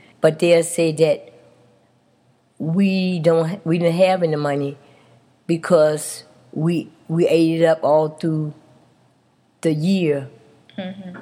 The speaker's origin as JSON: {"language": "English", "town": "Spring Hill", "region": "North Carolina", "country": "United States", "tie": "born or raised there", "moved": "as an adult", "said": "I grew up in North Carolina in a little town called Spring Hill. I was born there, and I lived there until 1957. That's when I left and came to Pennsylvania."}